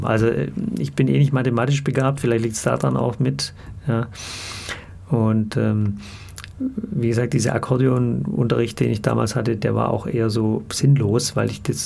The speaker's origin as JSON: {"language": "German", "town": "Böblingen", "region": "Baden-Württemberg", "country": "Germany", "tie": "born or raised there", "also_born_or_lived": "Sindelfingen", "accent": "Swabian", "said": "ich bin in Sindelfingen im Krankenhaus geboren, bin in Böblingen aufgewachsen, also gar nicht so weit weg von Bietigheim hier. Und ja, also man hört es, wenn ich mit Schwaben rede, merkt man sofort, weil dann rutsche ich so noch stärker ins Schwäbische. Mhm. Aber ja, ich bin Schwabe"}